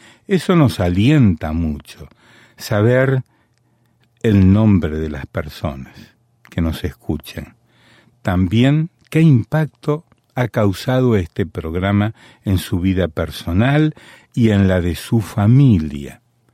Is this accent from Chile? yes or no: no; Honduras; now in Sherwood, United States; Soy hondureña, pero vivo en la ciudad de Sherwood, estado de Arkansas, en Estados Unidos. Les cuento que hace apenas unos meses acepté a Cristo como mi Salvador.